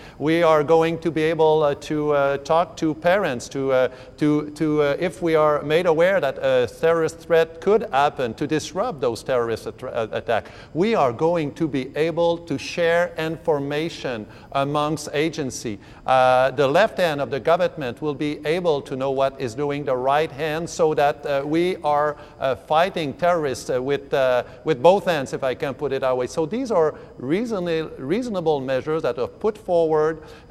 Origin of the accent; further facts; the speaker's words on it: Canada; those terrorists are willing to stop us from being what we are, from being Canadian, actually, basically.